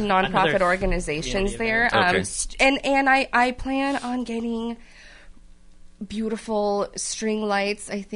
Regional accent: Kodiak, Alaska, United States; But we're all from Kodiak. We're all tough.

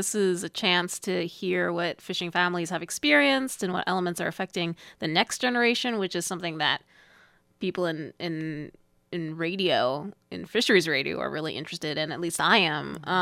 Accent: New York City, New York, United States; now in Alaska, United States; I mean, I grew up in New York City, so I'm also kind of familiar with a very purposeful nature.

